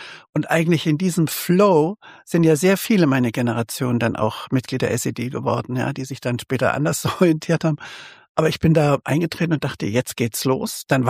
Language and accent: German; Meiningen, Thuringia, Germany; born there; geboren wurde ich 1954 in Meiningen, der wunderschönen Theaterstadt, die fast schon nicht mehr zur DDR gehörte, hinter dem Thüringer Wald, hinter den Sieben Bergen, ganz nah an der Grenze zu Franken.